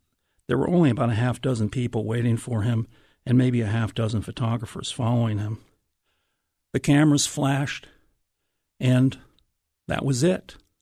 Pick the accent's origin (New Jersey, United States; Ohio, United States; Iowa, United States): Iowa, United States; Des Moines; I heard he was going to come to Des Moines, my hometown